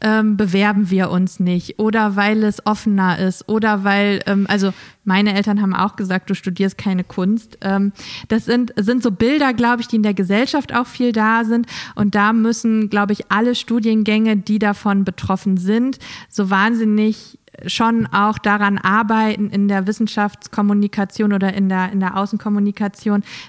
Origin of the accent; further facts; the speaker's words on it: Lower Saxony, Germany; dadurch, dass ich ja in Friesland aufgewachsen bin und das sozusagen meine Heimatregion ist, war ich dort